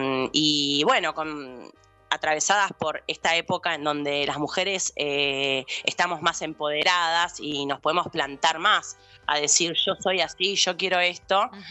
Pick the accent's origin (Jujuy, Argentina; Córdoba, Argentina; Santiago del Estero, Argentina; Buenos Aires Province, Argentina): Buenos Aires Province, Argentina; Ameguino; Yo soy de Ameguino